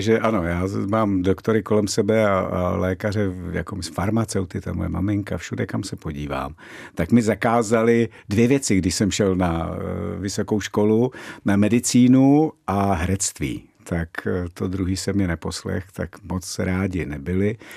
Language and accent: Czech; Moravia, Czechia; Ne, my jsme z Moravy, takže ono je to přece jenom kousek z ruky.